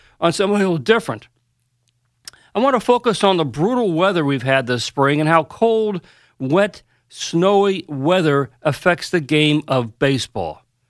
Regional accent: New York, United States; I grew up here in New York, and as much as I loved baseball, I absolutely hated playing or coaching when the temperature dipped below 50

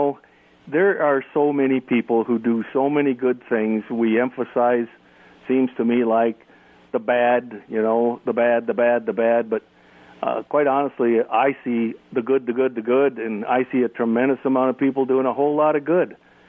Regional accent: Midwest, United States; However, I am very proud to say that I am from the Midwest, and it almost immediately opens up a fun conversation.

